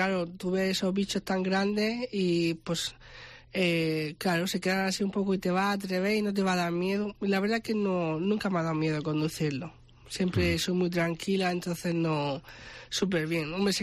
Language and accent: Spanish; Region of Murcia, Spain; now in Galicia, Spain; De hecho, yo no soy gallega, soy murciana. Y me subí para aquí